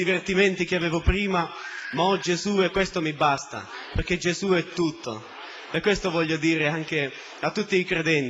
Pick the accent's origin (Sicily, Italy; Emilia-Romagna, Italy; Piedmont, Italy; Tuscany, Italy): Sicily, Italy; Trapani; vengo da Trapani.